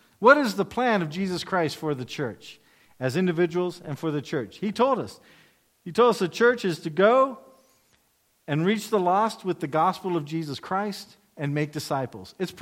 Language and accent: English; United States; I'm here as an American.